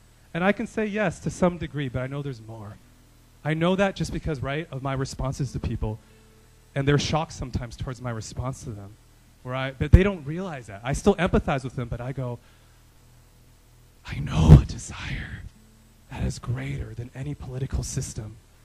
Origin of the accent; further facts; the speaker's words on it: Boston, Massachusetts, United States; I grew up in Boston. I mean, I was in Boston for 3 years during the Trump-Hillary elections.